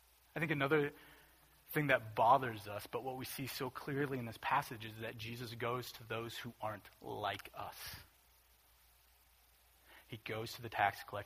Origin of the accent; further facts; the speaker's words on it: United States; We as Americans, we don't like paying taxes. I think it's something that's fundamental to being American.